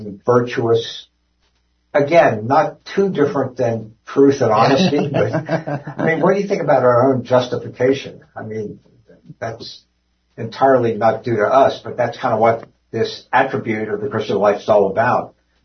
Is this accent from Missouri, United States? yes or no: no; Cincinnati, Ohio, United States; I grew up in Cincinnati.